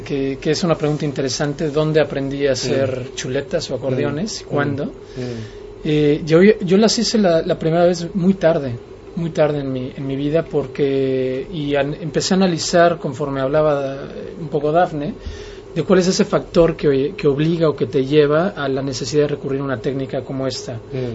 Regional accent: Mexico City, Mexico; yo soy de la Ciudad de México, viví mucho tiempo en provincia, en un entorno de mucha paz que me permitió pues adentrarme en muchos temas antes de tiempo. Posteriormente hago un viaje a Chicago, en donde decido estudiar arquitectura.

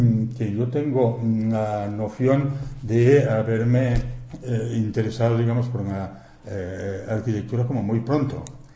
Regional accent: Sabadell, Catalonia, Spain; Yo soy de Sabadell, ¿no?

